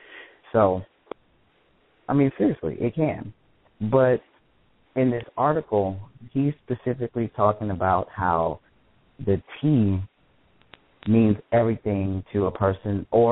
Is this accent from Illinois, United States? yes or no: no; Texas, United States; I'm from Texas, y'all.